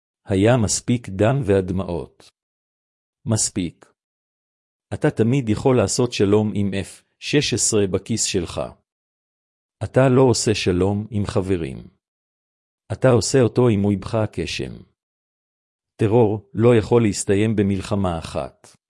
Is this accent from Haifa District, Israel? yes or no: no; Jerusalem, Jerusalem District, Israel; born there; אני בן 73, נולדתי בירושלים. הייתי ראש הממשלה הראשון של ישראל שנולד כאן.